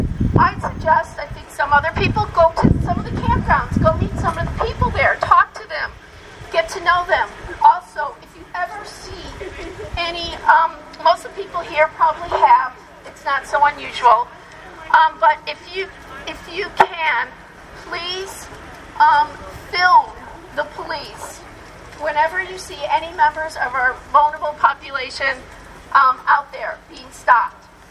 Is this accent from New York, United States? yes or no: no; Chicago, Illinois, United States; also born or lived in Newark, New Jersey; Well, I was born in Newark, New Jersey, but I only lived there 2.5 years. And I was in Chicago. I lived there 15, I grew up there.